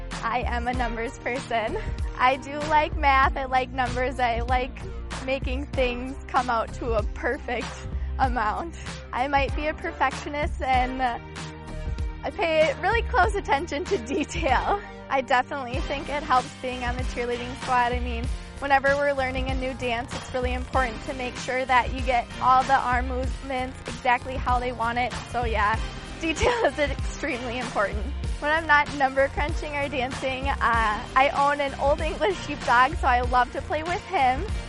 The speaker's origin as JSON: {"language": "English", "town": "Savage", "region": "Minnesota", "country": "United States", "said": "from Savage, Minnesota, and this is my first year on the team."}